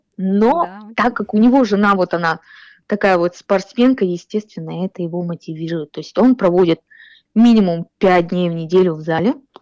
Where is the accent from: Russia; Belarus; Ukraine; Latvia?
Russia; Bely Yar, Khanty-Mansi Autonomous Okrug; born there; also born or lived in Tyumen; Я вообще родилась в Сургуте, в маленьком поселке Белый Яр. И затем уже после школы я уехала учиться в Тюмень